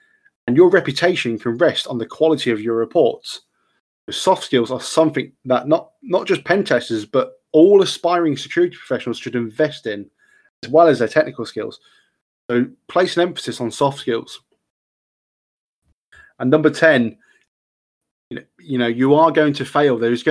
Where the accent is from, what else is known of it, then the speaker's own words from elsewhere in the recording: United Kingdom; Yes, I am British.